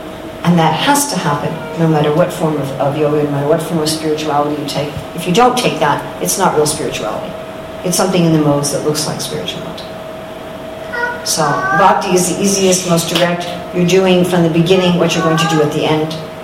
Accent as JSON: {"language": "English", "country": "United States", "said": "You know, I'm American, I pretty much like America, but I don't like everything about America."}